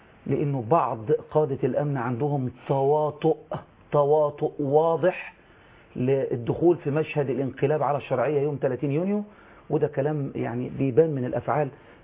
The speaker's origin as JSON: {"language": "Arabic", "country": "Egypt"}